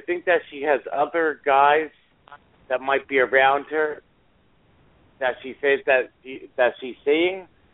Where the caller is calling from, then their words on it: New Jersey, United States; I'm calling from New Jersey.